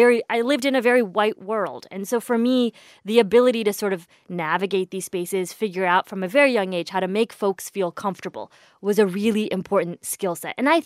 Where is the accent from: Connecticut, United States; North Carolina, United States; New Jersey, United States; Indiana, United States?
Indiana, United States; part of growing up in Indiana, though, gave you this armor, this ability to sort of figure out how you navigate these spaces, these very white worlds.